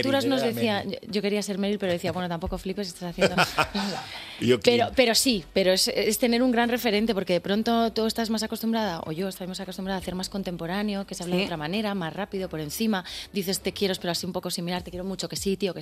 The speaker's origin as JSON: {"language": "Spanish", "region": "Galicia", "country": "Spain", "said": "pero yo soy gallega."}